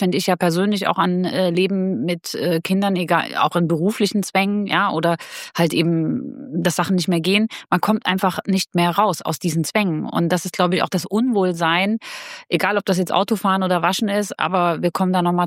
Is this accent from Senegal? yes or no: no; Switzerland; Ich dattel da als Schweizer Männermesser durch die Gegend und mache alles.